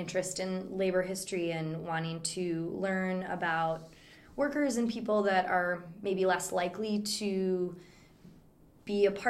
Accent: Appleton, Wisconsin, United States; I grew up in Appleton, Wisconsin, which is in the Fox River Valley in northeast Wisconsin.

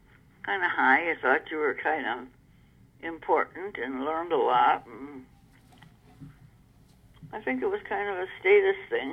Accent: Cambria, Wisconsin, United States; also born or lived in New Jersey; Well, I was born in New Jersey, and I grew up in Wisconsin.

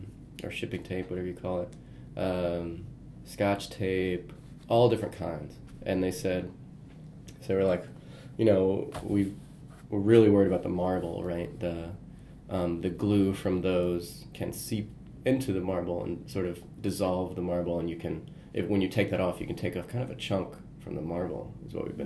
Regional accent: Tampa, Florida, United States; So I grew up in Tampa. Things I really love about Tampa, and I connected to the people.

